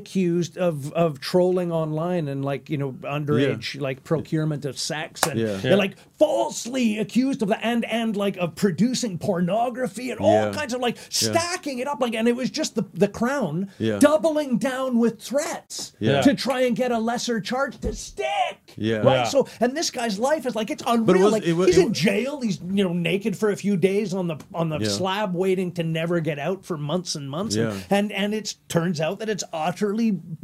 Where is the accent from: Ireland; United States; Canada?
Canada; Calgary, Alberta; I don't know if you caught my hometown, Calgary, the five-person murder.